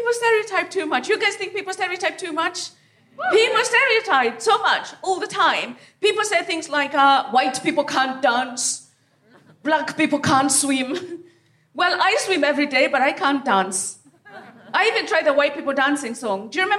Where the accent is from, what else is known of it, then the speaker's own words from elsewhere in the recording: Kenya; I'm from Kenya